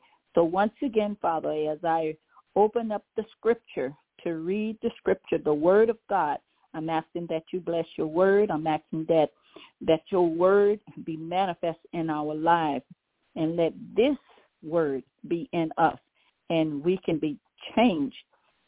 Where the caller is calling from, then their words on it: Baton Rouge, Louisiana, United States; I'm calling from Baton Rouge, Louisiana.